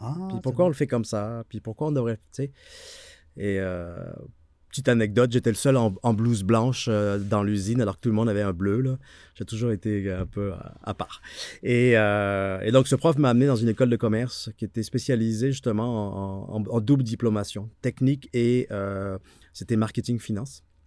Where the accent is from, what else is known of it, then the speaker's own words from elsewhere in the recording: France; now in Canada; Nous, on vient ici, en Amérique du Nord, par le Québec, parce qu'en France, on est pourri en anglais.